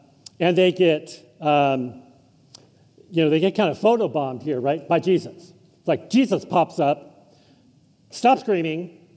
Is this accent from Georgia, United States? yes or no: no; California, United States; Now, growing up in California, I never thought, oh, God's here.